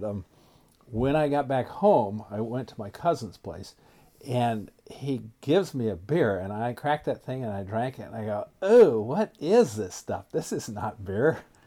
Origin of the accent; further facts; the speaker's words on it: Fairbanks, Alaska, United States; Growing up in Fairbanks, we got out a couple of times to the States to see the relatives and stuff. But mostly, I'd been in Fairbanks all my life.